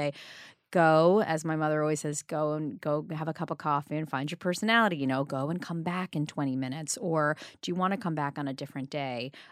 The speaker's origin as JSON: {"language": "English", "town": "New York City", "region": "New York", "country": "United States", "tie": "born or raised there", "said": "because I grew up on the Upper East Side, my mother said, fine, I'll take you to the auditions."}